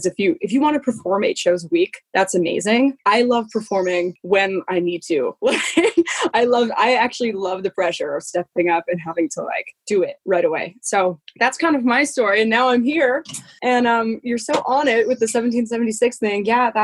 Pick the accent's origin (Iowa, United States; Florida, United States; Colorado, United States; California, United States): Colorado, United States; I'm originally from Colorado, like you just mentioned.